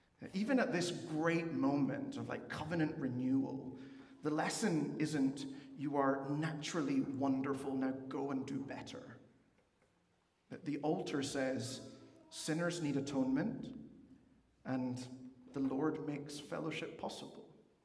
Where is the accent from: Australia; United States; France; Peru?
Peru; growing up in Peru, I spent quite a bit of time marching in military victory and remembrance parades.